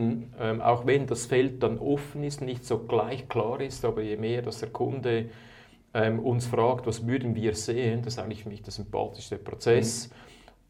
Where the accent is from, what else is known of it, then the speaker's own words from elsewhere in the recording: Zurich, Switzerland; ich bin ein Innerschweizer, in Zürich aufgewachsen, in der Ostschweiz unterwegs.